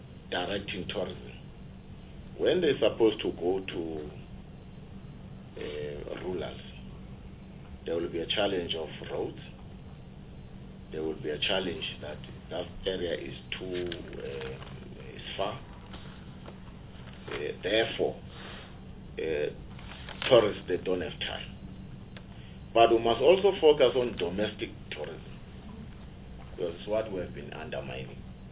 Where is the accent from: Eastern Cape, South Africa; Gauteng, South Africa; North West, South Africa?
Eastern Cape, South Africa; also born or lived in Free State; Yes, I'm from the Free State, but I'm original from the Eastern Cape in a rural that called town Kufuvabo, and the rural that called Mabwala. It's a ruler.